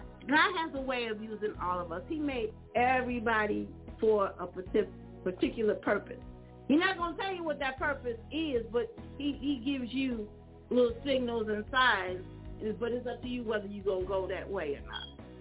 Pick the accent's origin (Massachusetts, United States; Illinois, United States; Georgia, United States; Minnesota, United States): Illinois, United States; Chicago; I am from Chicago, the home of the gospel singers.